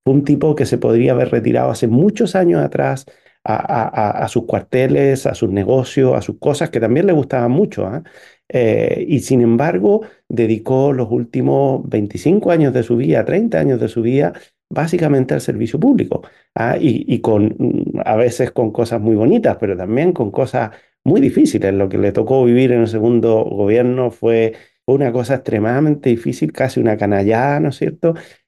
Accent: Chile; esa tradición republicana que nos une como chilenos

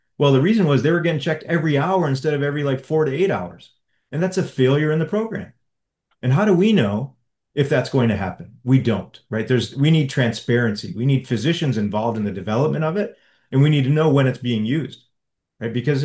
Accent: Flint, Michigan, United States; we had a hospital in my hometown in the suburbs of Flint that basically bought every single primary care physician.

